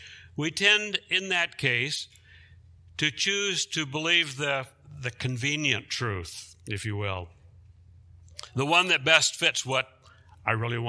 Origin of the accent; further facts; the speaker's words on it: the South, United States; some of you know that I come from the South